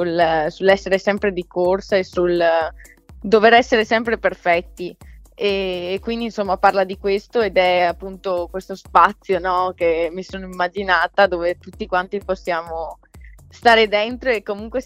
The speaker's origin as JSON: {"language": "Italian", "region": "Veneto", "country": "Italy", "said": "Certo, io sono veneta, poi."}